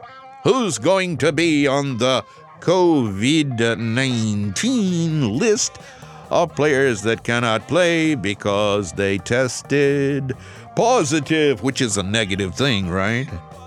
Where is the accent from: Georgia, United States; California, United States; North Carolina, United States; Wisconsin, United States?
Georgia, United States; Atlanta; Arthur Blank of my hometown, Atlanta Falcons, worth about $6.1 billion.